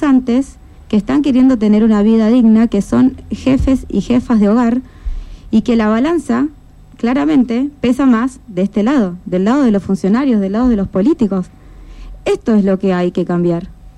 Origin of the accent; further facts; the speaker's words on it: Ushuaia, Tierra del Fuego, Argentina; soy fueguina, soy parte de las familias centenarias que fundó esta ciudad, y porque nací acá, crecí acá y elijo vivir cada día en Ushuaia